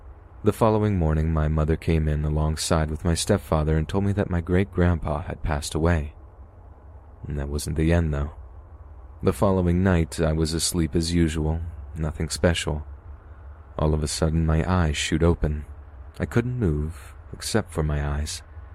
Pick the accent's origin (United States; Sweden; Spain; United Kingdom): Sweden; I'm from Sweden. When I was about 12, I had sleep paralysis.